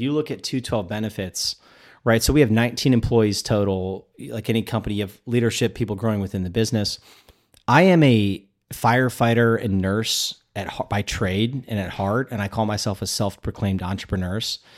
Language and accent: English; Florida, United States; I grew up in South Florida. Yeah. I have no desire to live in South Florida.